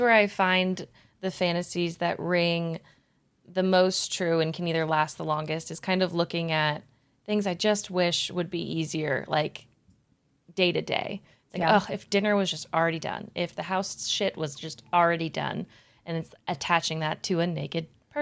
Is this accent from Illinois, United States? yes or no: no; California, United States; And I'm from the Bay Area, so, you know, if I'm ever around, I'll just pop on by.